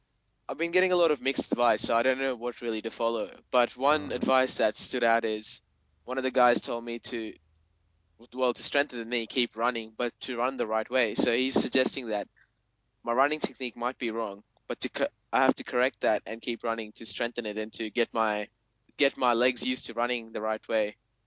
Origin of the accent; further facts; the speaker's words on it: Australia; from Australia.